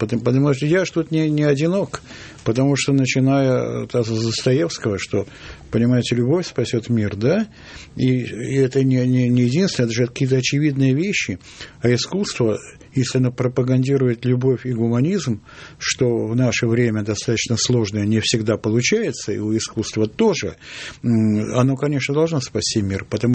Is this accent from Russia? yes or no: yes; Saint Petersburg, Russia; Я ленинградец. Это как национальность, это от рождения.